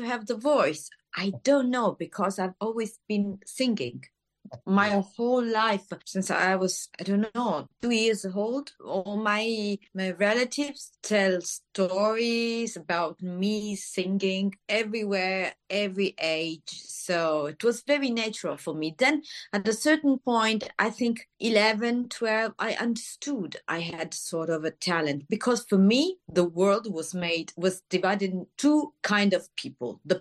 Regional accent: Paternò, Sicily, Italy; I was born in Paternò, nearby Catania, just nearby the Mount Etna, the volcano Etna, Sicily. And I have been living there.

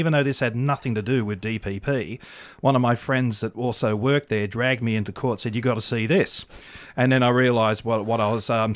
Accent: New South Wales, Australia; scallops were, battered and deep-fried potato slices because I was from New South Wales.

